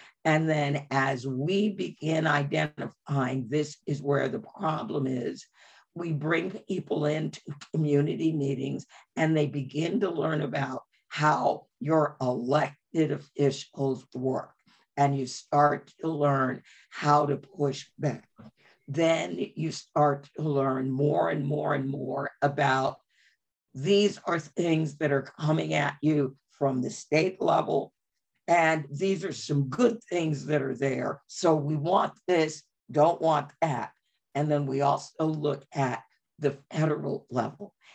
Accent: Maywood, Illinois, United States; And again, I'm from Maywood, Illinois. I'm from Fred Hampton's hometown. Fred Hampton dated my cousin.

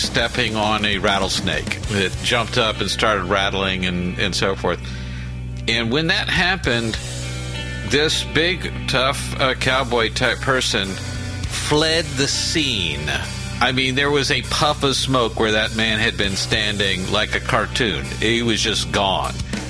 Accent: Texas, United States; I grew up in Texas, and I had an uncle that had a ranch there in Central Texas.

